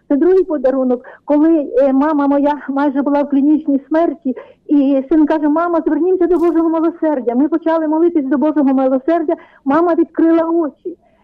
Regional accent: Kamianets-Podilskyi, Khmelnytskyi Oblast, Ukraine; Ні, я з Кам'янця-Подільського.

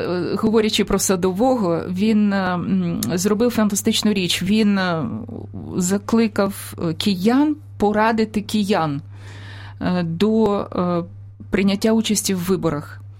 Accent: Kyiv, Ukraine; що я корінна киянка в третьому поколінні інтелігенції

